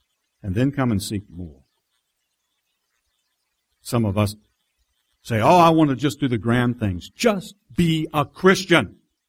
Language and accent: English; Electra, Texas, United States; born there; Well, like I say, I'm a Texan. I was a Texan. I'm born in Texas. I was born in Electra, Texas